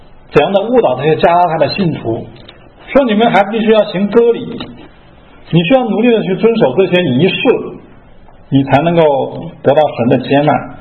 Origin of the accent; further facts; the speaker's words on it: China; 我们中国人的想法就是说行善积德